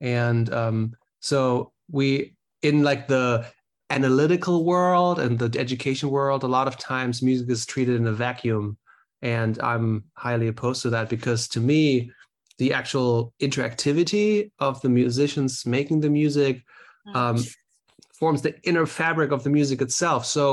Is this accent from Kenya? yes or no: no; Germany; or at least I'm from Germany originally